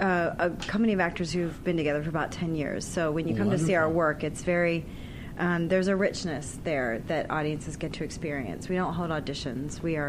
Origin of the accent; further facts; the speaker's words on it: Charlottesville, Virginia, United States; now in Los Angeles, United States; Yeah, I was raised in Virginia, in Charlottesville, Virginia. And I came out to Los Angeles about 10 years ago.